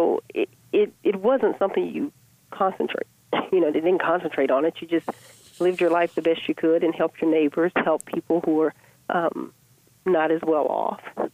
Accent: Daphne, Alabama, United States; of Mobile, Alabama called Daphne. And my family's been there since the early 1800s. So, as they say, I'm American by birth, but Southern by the grace of God. So a true Southerner.

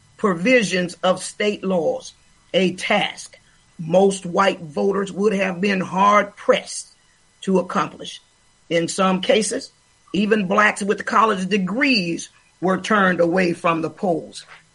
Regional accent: the South, United States; I'm from the old generation, growing up in the South and different things like that, and we didn't have an opportunity to vote.

